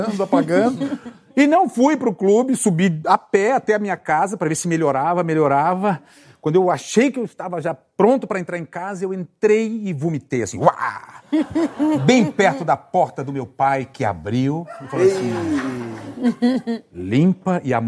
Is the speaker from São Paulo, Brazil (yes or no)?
yes; Bauru, São Paulo, Brazil; Você sabe que eu sou do interior, eu sou de Bauru e morei na zona rural de Bauru até os meus 13 anos, mais ou menos.